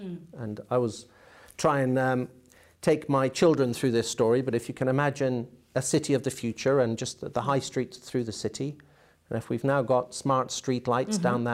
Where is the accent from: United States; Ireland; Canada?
Ireland; I grew up in Southern Ireland. We were a rural family, lived by the sea.